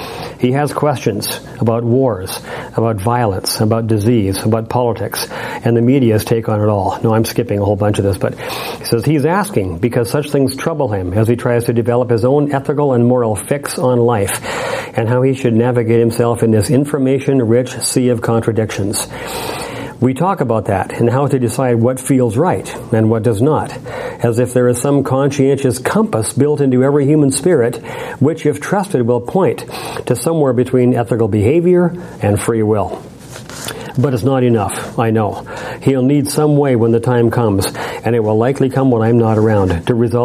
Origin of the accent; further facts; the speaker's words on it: Alberta, Canada; moved away; also born or lived in Milwaukee, United States; I came up from Milwaukee, although I grew up in Alberta, but I got the degree in Milwaukee, Wisconsin